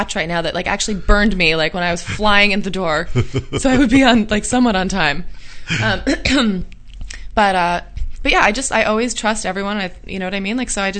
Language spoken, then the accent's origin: English; New York, United States; Like, growing up in New York